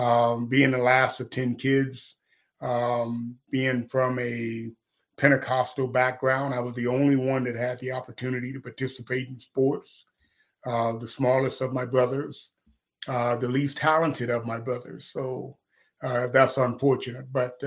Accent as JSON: {"language": "English", "town": "Houston", "region": "Texas", "country": "United States", "said": "I'm from Houston, and I went to Chris Posadics in middle school, grade seven to ninth."}